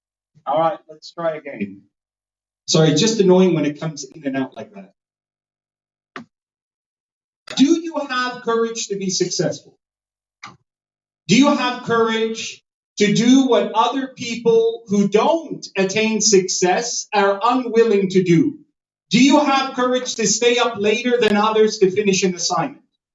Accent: Canada; growing up in Canada, I was almost schizophrenic because I went to a public school, right? We didn't have Islamic schools and any of that.

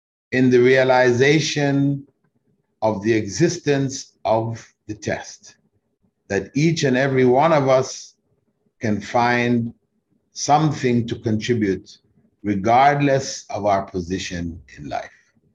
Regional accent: Kingston, Jamaica; born there; when I was born in Kingston, Jamaica, my Christian parents were told that their son would grow up to become a Muslim scholar

